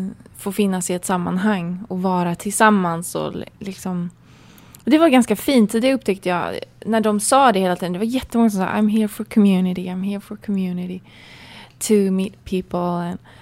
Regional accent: Gothenburg, Västra Götaland County, Sweden; accent: Gothenburg; Jag önskar jag hade den göteborgskan kvar. Men den tvättades bort när jag flyttade till Norrland. Eller för Stockholm då, men då var den lite kvar. Och sen så flyttade jag till Västerbotten. Och då försvann den, så tvättades ur.

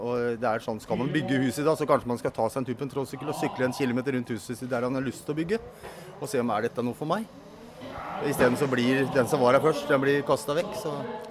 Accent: Sarpsborg, Østfold, Norway; Jeg kommer fra Sarpsborg.

